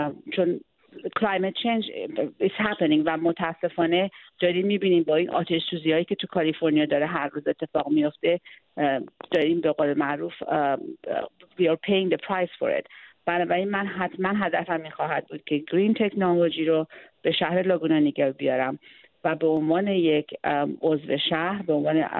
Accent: Iran; now in United States; حالا هم هنوز با افتخار میگم ایرانیم و این اسم کوتاه رو در ایران به من دادن،

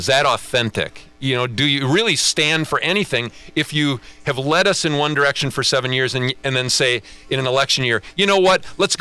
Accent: Wisconsin, United States; I'm from Clark County. I grew up on a dairy farm in Clark County near a little town named Dorchester

